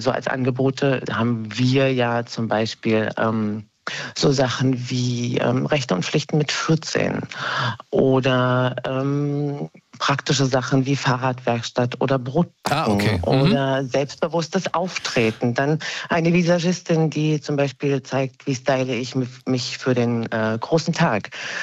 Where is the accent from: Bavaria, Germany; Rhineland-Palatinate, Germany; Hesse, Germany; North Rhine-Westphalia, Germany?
Hesse, Germany; moved away; Also ich bin ja keine ursprüngliche Berliner Brandenburgerin. Ich komme aus Hessen und lebe seit 25 Jahren hier.